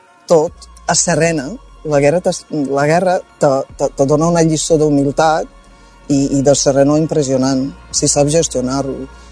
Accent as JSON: {"language": "Catalan", "country": "Bosnia & Herzegovina", "moved": "yes", "lives_now": "Spain", "said": "soc refugiada de Bòsnia i Hercegovina. Fa 28 anys que visc a Baix Empordà."}